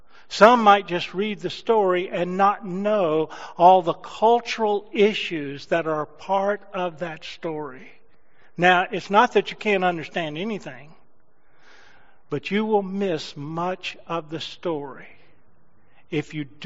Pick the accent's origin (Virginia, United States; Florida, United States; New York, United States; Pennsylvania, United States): Virginia, United States; Martinsville; now in New Hampshire, United States; those are my old stomping grounds. I grew up just outside of Martinsville, Virginia